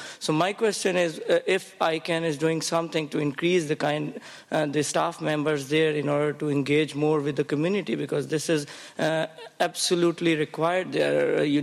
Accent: Pakistan; I'm from Pakistan

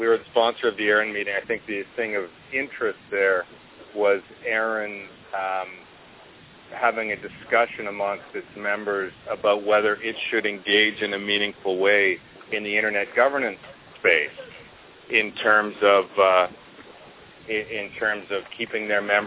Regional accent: Ottawa, Ontario, Canada; was in Ottawa, my hometown

